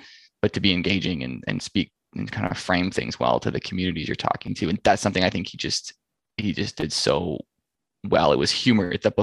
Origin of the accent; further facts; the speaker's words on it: Ontario, Canada; I'm from Ontario